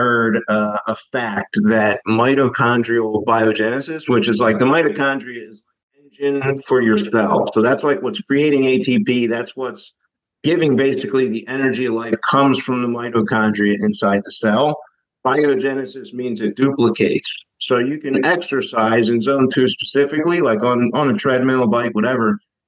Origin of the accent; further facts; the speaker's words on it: Philadelphia, Pennsylvania, United States; now in Chicago, United States; I'm originally from Philadelphia, as a lot of listeners already know.